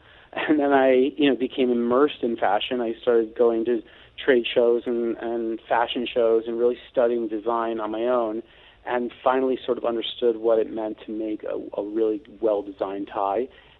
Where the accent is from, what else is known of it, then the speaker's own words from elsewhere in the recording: Miami Beach, Florida, United States; also born or lived in Chicago; No, so I'm actually originally from Miami Beach, went to Beach High, and then ended up going to college and law school in the Midwest, and then became basically a Chicago area resident for about 20 years.